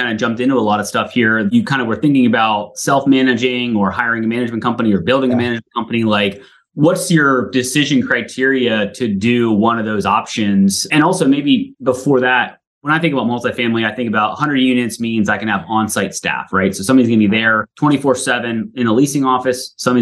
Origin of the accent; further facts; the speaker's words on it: Pennsylvania, United States; moved away; I grew up in Pennsylvania. So I grew up in the Northeast.